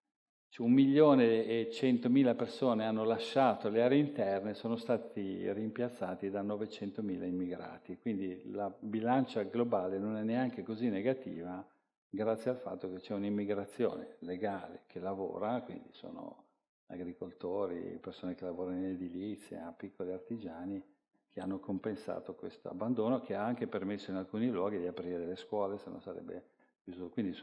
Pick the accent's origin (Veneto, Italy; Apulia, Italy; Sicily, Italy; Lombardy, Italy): Sicily, Italy; Palermo; Sicilia è un posto meraviglioso, io sono palermitano.